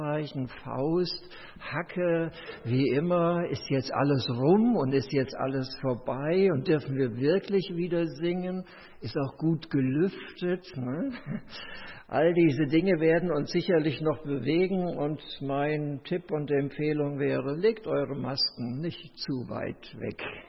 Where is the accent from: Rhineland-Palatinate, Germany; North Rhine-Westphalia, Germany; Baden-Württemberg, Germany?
North Rhine-Westphalia, Germany; Bergneustadt; der Gemeinde am Hackenberg, wo ich herkomme, in Bergneustadt